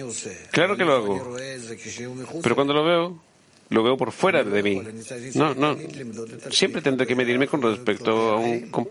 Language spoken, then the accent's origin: Spanish; Israel; Somos los más estúpidos en el mundo. Somos los israelíes y los judíos.